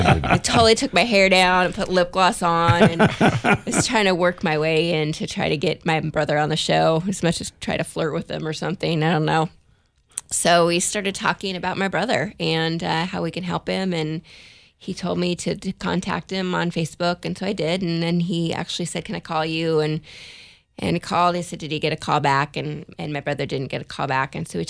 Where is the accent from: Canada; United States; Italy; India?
United States; Oregon; now in San Diego, United States; No, I'm from Oregon, actually.